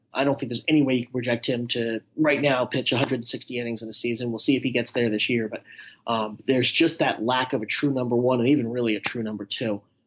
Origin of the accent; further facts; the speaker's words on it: New York, United States; I grew up in New York. It was always the AL standings were first and the AL East.